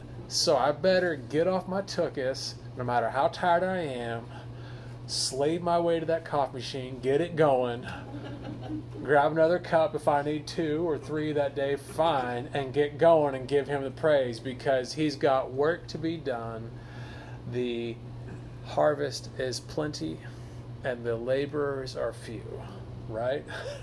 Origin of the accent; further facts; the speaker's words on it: Texas, United States; The world might see me as a Texan. It might see me as an American.